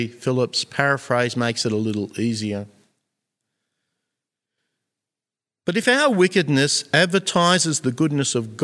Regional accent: Australia; I'm an Australian, and Australia is kind of like a Christian country, I think.

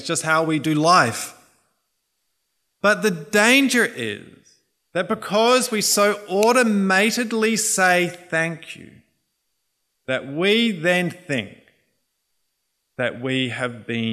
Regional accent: Australia; not because we're overflowing with thankfulness, but because we're Aussie

